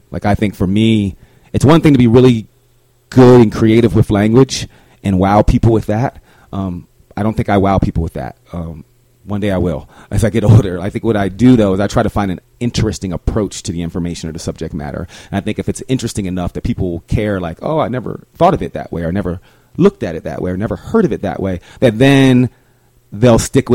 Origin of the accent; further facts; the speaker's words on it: New Jersey, United States; So I've only been here 8 years. I'm this dude from New Jersey. Like, I didn't grow up here.